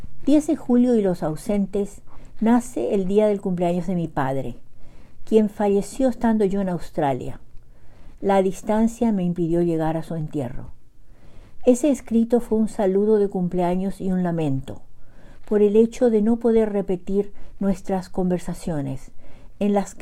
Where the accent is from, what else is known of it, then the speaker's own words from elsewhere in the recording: Paraguay; now in Bedford, United States; llego hasta ustedes desde Bedford, Massachusetts, con otro ejemplo de la producción narrativa de mi país natal, Xeretamí, Paraguay, corazón de América del Sur.